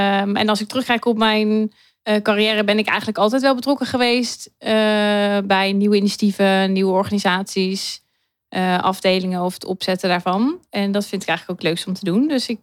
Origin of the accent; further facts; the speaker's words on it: Utrechtse Heuvelrug, Utrecht, Netherlands; Ik ben 29 jaar. Ik ben geboren en getogen in Utrecht-Heuvelrug.